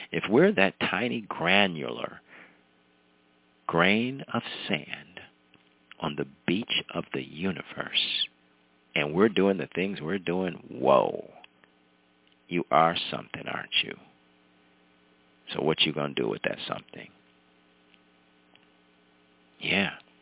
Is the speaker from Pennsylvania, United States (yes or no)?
no; Ohio, United States; coming from Ohio, my home state